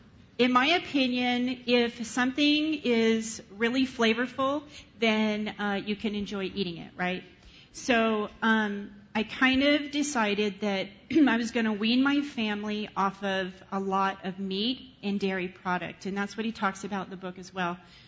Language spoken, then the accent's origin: English; California, United States; now in New Mexico, United States; I know I'm in New Mexico. I'm not from here. I'm from California